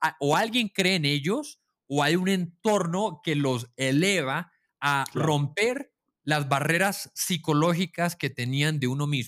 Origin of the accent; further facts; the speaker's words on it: Tijuana, Baja California, Mexico; Pues yo crecí en México, crecí en Tijuana, rodeado de todo lo que un joven puede desear, ¿no? Una familia estable, que valora la educación.